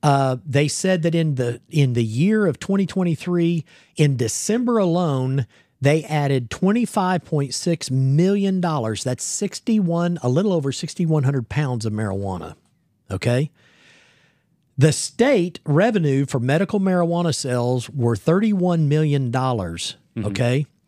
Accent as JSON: {"language": "English", "town": "Joplin", "region": "Missouri", "country": "United States", "tie": "born or raised there", "said": "you know, I was raised up around Joplin, Missouri. Okay. And so that's kind of my old stomping ground up in there."}